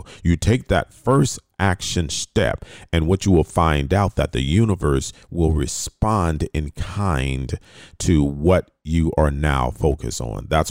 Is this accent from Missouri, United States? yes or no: no; Fort Lauderdale, Florida, United States; I don't know if y'all remember, I'm from Fort Lauderdale that we would put dice over our mirrors.